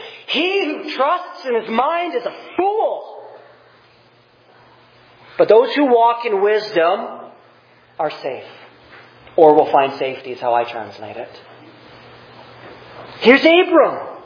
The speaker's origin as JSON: {"language": "English", "region": "England", "country": "United Kingdom", "said": "I don't know. I'm not Hebrew. I'm English."}